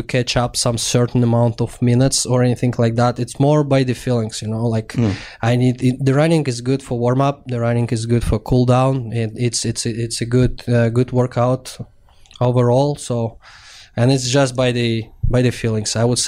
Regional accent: Russia; I had the great opportunity to watch our local goalie, my hometown team. His name, Vadim Tarasov.

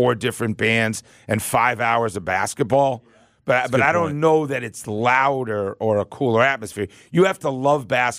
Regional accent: New England, United States; I was like, dude, I'm from New England

